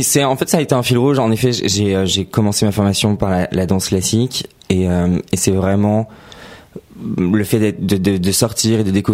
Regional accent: Paris, Île-de-France, France; Je suis originaire de Paris et donc j'ai vraiment été insufflé dans ce milieu de la nuit que j'ai beaucoup découvert ici.

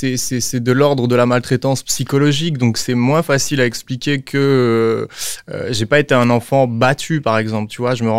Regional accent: Liège, Wallonia, Belgium; now in Brussels, Belgium; Je suis liégeois, Liège, mais je vis à Bruxelles, voilà, pour l'instant.

